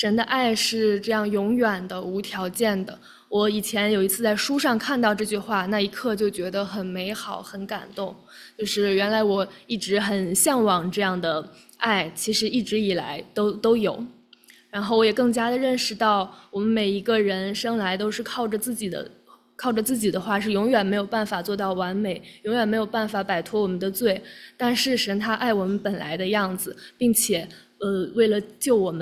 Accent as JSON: {"language": "Chinese", "country": "China", "tie": "born or raised there", "said": "我从小呢是在国内出生长大"}